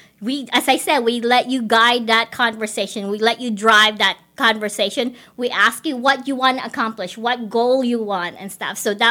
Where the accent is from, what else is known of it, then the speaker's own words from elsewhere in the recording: Carbondale, Illinois, United States; now in Champaign, United States; been here at Champaign since 2018. I was originally from Carbondale, grew up there, been there for 25 years.